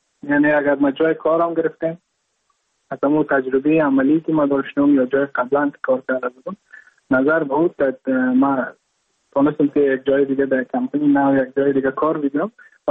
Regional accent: Mazar-i-Sharif, Balkh, Afghanistan; now in India; از مزار شریف هستم، از قریه شیرآباد که از قریه درفتاده مزار شریف بخش میباشم که ما در سال 2019 ماه جون به هندوستان آمدم

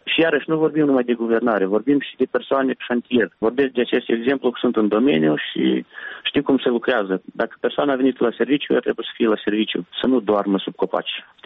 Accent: Călărași, Călărași District, Moldova; Eu sunt originar din Călăraș

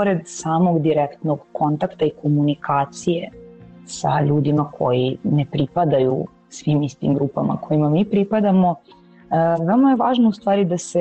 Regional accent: Serbia; ja sam Srpkinja i recimo moja koleginica je Hrvatica

